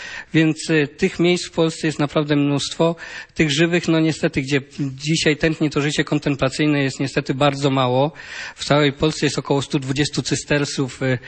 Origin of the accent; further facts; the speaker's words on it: Krzeszów, Lower Silesian Voivodeship, Poland; Ja pochodzę w ogóle z parafii, kościoła pocysterskiego. Jestem z Krzeszowa, więc to jest potężny kolos sztuki cysterskiej.